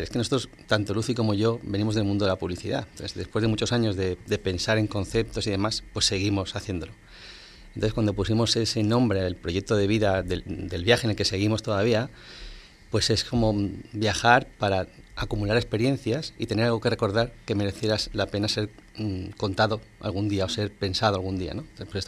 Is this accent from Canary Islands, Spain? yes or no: yes; Canary Islands, Spain; Bueno, yo soy canario.